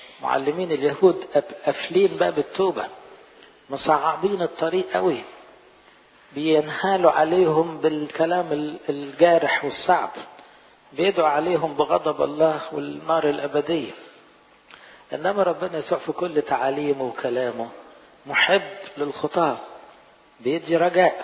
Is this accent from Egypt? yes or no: yes; Egypt; فلاحظوا احنا كمصريين برضو لما نقعد وناكل عيش وملح نحس ان احنا ايه؟ بقينا مع بعض عيلة.